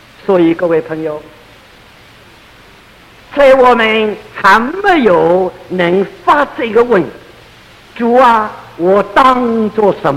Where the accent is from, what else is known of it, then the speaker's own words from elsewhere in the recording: China; 因为在我们中国人的印象里头，好像没有人比孔子和周公啊更美了更高了。